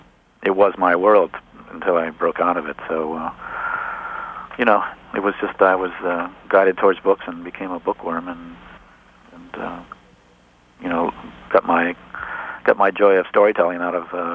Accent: Cleveland, Ohio, United States; Cleveland, Ohio. It wasn't like I was living out in the middle of in a holy roller territory.

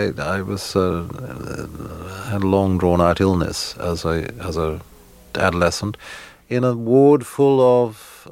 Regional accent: England, United Kingdom; I grew up in the part of England where the Americans came to gather for the great invasion of D-Day

